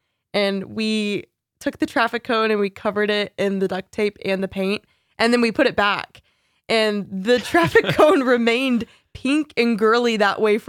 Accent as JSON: {"language": "English", "region": "Texas", "country": "United States", "said": "Like, I am from Texas, and there are goats in certain places in the more rural areas"}